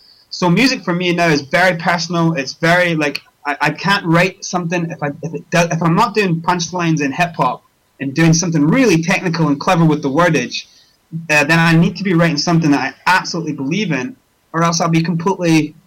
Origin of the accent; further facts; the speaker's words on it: Scotland, United Kingdom; also born or lived in South Africa; I'm from Scotland. I was born in South Africa and I was raised in Scotland from the age of 14.